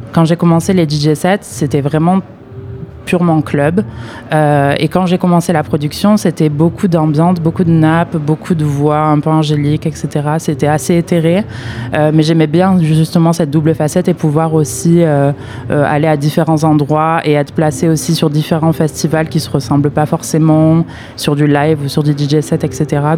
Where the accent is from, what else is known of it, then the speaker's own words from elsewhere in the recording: Carcassonne, Occitanie, France; also born or lived in Marseille; J'ai vécu 8 ans à Marseille, oui, mais de base, je suis de Carcassonne.